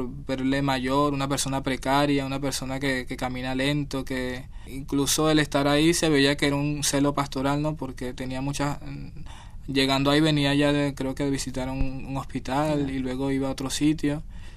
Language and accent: Spanish; Caracas, Miranda, Venezuela; yo soy de Caracas, de Petare. ¿Conoces Caracas? Una zona popular, el segundo barrio más grande de Latinoamérica, una situación violenta, de pobreza, de mucha precariedad.